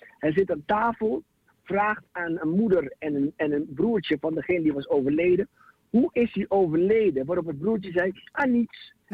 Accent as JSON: {"language": "Dutch", "country": "Curaçao", "lives_now": "Netherlands", "said": "Ik kom zelf van Curaçao en toen ik op Curaçao woonde, toen had ik een beste vriend."}